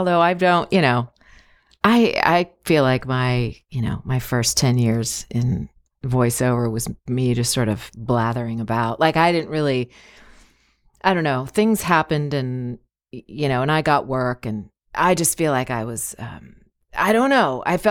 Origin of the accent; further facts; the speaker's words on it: Goleta, California, United States; now in Los Angeles, United States; I grew up in Goleta and came here to LA to go to acting school at USC